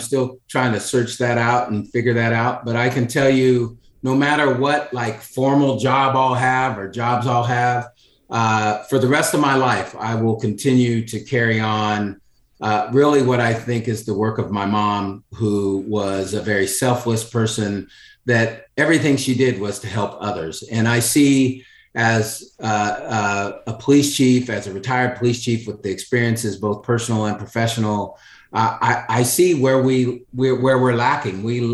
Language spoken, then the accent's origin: English; Oak Park, United States; I loved growing up in Oak Park. I had a blast. It was a very tight-knit community, but there was violence all around you.